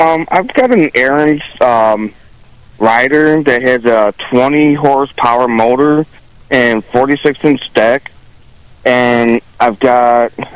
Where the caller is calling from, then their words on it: Batavia, United States; from Batavia.